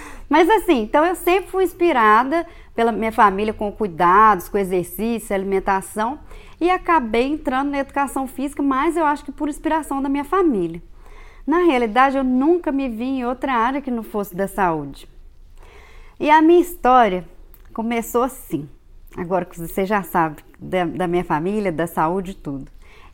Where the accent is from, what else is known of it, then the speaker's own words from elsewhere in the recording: Viçosa, Minas Gerais, Brazil; also born or lived in Belo Horizonte / China; eu sou natural de Viçosa, Minas Gerais. Eu morei em Belo Horizonte por um tempo, mas também morei na China. Hoje em dia eu moro em Viçosa, estou em Viçosa agora.